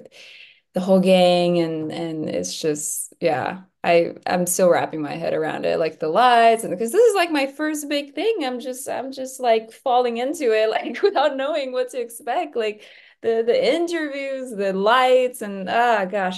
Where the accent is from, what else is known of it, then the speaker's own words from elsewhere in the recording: Beijing, China; English is a second language; also born or lived in Poland; Well, I was born in Poland. My mom is Polish and my dad is Chinese. I was born there, but I grew up in Beijing all my life.